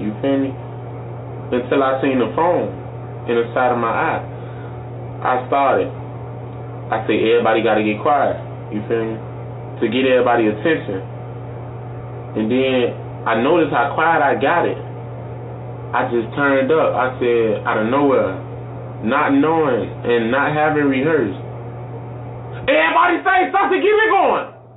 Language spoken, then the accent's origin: English; Miami, Florida, United States; Just off of a couple shares from Miami people, my hometown, Miami. I attend Miami Northwestern. Miami blew this up for me.